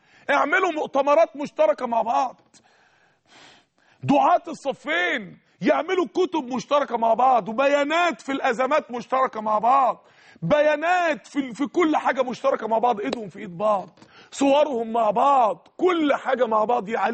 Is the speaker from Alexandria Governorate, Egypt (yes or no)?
no; Mansoura, Dakahlia, Egypt; عندنا في المنصوره لانه رمز من رموزنا